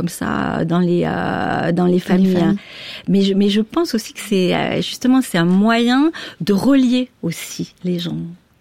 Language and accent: French; south of France, France; Mais chez moi, dans le Midi, c'était aussi très très, très présent.